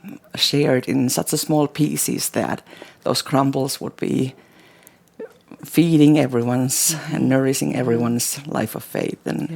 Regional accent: Finland; English is a second language; I come from Finland.

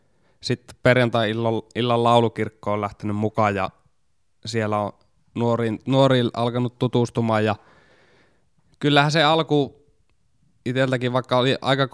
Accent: Oulu, North Ostrobothnia, Finland; now in Kuopio, Finland; Oulusta ja farmasiaa tokaa vuodella opiskelen

